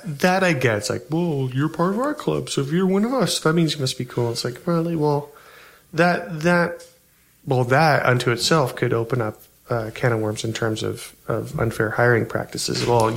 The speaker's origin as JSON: {"language": "English", "country": "Canada", "said": "So maybe it's because we're Canadian"}